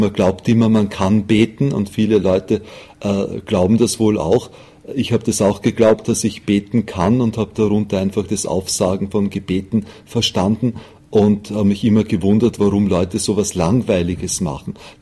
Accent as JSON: {"language": "German", "town": "Wampersdorf", "region": "Lower Austria", "country": "Austria", "tie": "born or raised there", "also_born_or_lived": "Vienna", "said": "Ich bin an einem Faschingssonntag geboren in Wien und aufgewachsen am Land in der Nähe von Wien, in einem kleinen Dorf mit dem Namen Wampersdorf. Da habe das Glück, dass meine Eltern wirklich aufrichtig gläubig waren"}